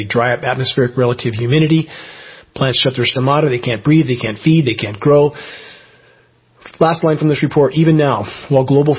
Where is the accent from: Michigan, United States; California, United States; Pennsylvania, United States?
California, United States; I grew up in the San Gabriel Mountains. I know what snow is like